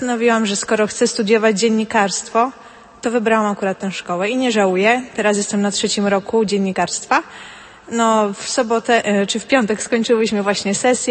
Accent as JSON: {"language": "Polish", "town": "Tuchów", "region": "Lesser Poland", "country": "Poland", "said": "pochodzę z Tuchowa."}